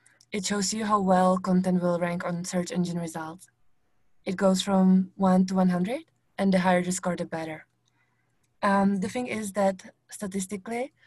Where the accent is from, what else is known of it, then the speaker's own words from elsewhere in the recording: Czechia; now in Medellin, Colombia; So I come from the Czech Republic, and like the majority of our team, I live in Medellin, Colombia.